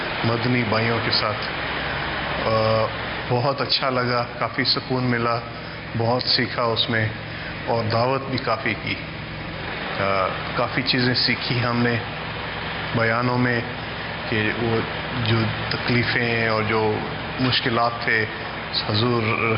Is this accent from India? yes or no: no; Mombasa, Mombasa County, Kenya; also born or lived in Nairobi; میں یہاں مباسے کے پیدا نیروبی میں ہوا تھا، مباسے کے رہنے والا ہوں. میرے والد صاحب بھی یہاں پیدا ہوئے تھے کینیا میں.